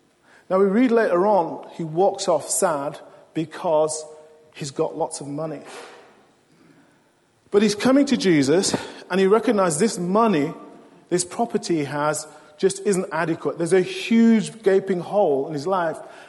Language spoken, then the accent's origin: English; United Kingdom; None of us would sing. We're all British.